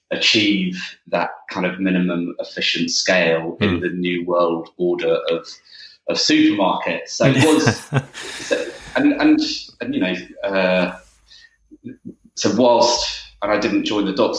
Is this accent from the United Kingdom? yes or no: yes; London, United Kingdom; also born or lived in Wiltshire-Dorset borders; even though we grew up in South West London, sort of Battersea way